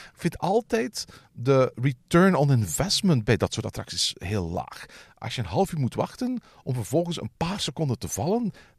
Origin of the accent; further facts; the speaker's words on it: Belgium; Want ik geloof ook dat wij bijvoorbeeld als Belgen